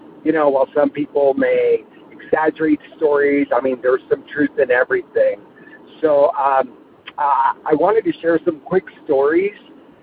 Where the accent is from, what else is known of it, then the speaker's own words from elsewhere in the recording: California, United States; I'm from California.